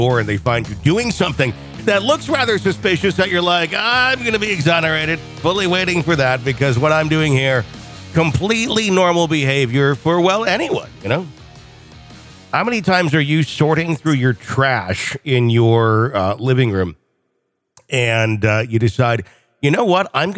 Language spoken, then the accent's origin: English; Wisconsin, United States; I'm from Wisconsin. It gets very cold in winter.